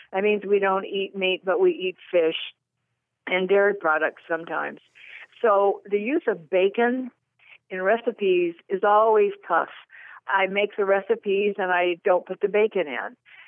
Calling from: Fallbrook, California, United States; I'm calling from Fallbrook, California.

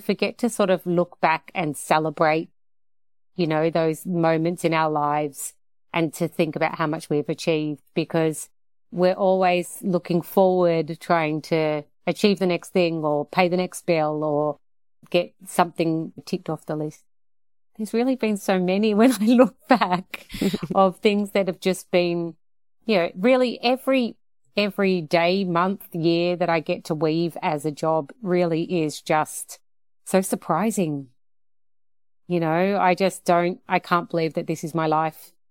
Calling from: Melbourne, Victoria, Australia; I'm calling you from Melbourne, Australia, from my home.

